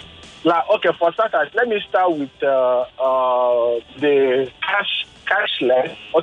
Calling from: Lekki, Lagos, Nigeria; I'm from Lekki as well.

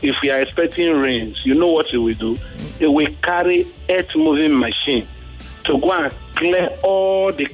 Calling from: Badagry, Lagos, Nigeria; I'm calling from Badagry-Azi.

